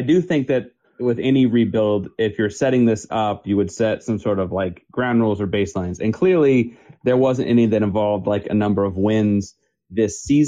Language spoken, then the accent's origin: English; Austin, Texas, United States; also born or lived in Houston; Honestly, I was born in Houston. We get moved to Austin, I guess, when I was in elementary school, hence the 512 on the Twitter handle. But I was born in Houston, grew up like rooting for the Rockets.